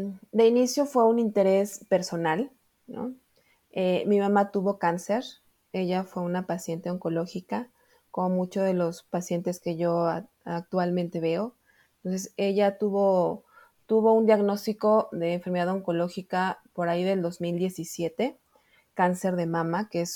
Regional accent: Puebla, Mexico; aquí en la ciudad de Puebla, que es de donde yo soy, en México

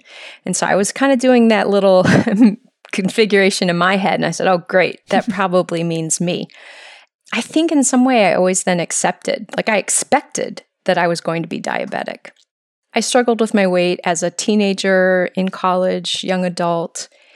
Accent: Michigan, United States; also born or lived in Ohio; now in Hawaii, United States; Well, I'm originally from Michigan. I grew up kind of in a rural setting. I always struggle saying that word, rural. And did all of my schooling in Michigan, spent most of my adult life living in Ohio. So I'm a Midwest person.

